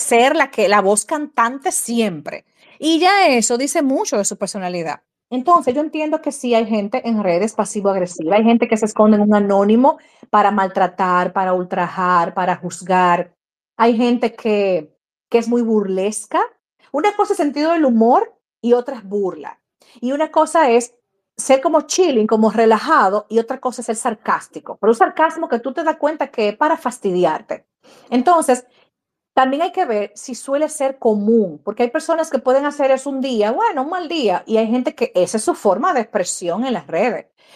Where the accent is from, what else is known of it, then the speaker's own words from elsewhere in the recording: Cibao, Dominican Republic; Soy una señora del Cibao, del campo